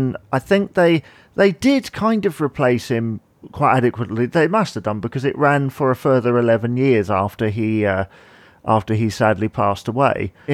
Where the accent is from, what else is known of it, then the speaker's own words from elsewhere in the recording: United Kingdom; as a British viewer, I have no idea why it's never been shown in this country